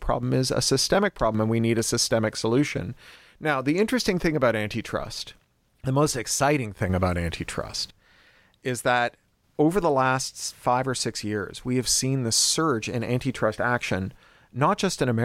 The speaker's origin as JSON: {"language": "English", "country": "Canada", "said": "Canada, which is where I'm from, as I always say, like all the best Americans, I'm a Canadian."}